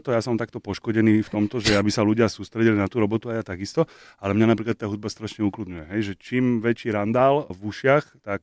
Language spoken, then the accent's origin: Slovak; Špačince, Trnava Region, Slovakia; Pri Trnave, jedna taká malá dedina, volá sa Špačince.